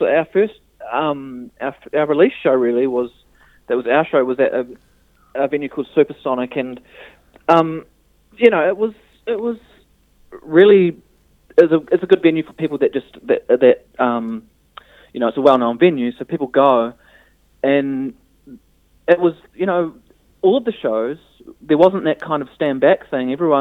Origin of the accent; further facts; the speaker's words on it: New Zealand; they're drawn to the fact that we're from New Zealand.